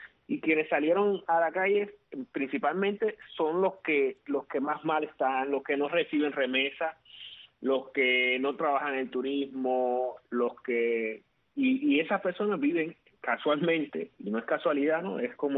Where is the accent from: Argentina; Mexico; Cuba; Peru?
Cuba; Santiago de Cuba; porque yo soy de Santiago de Cuba.